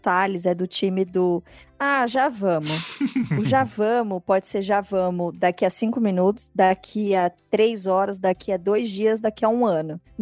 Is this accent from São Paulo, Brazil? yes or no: no; Itajaí, Santa Catarina, Brazil; Nasci, querido, nasci, sou nascida e criada nos Itajaí, não tem? Nós somos tudo ali do Vale dos Itajaí mesmo. Não, mas nós não é Barriga Verde, tá?